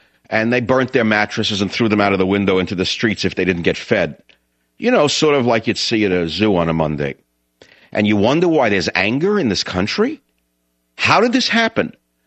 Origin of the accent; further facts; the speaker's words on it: Bronx, New York, United States; and we grew up in the Bronx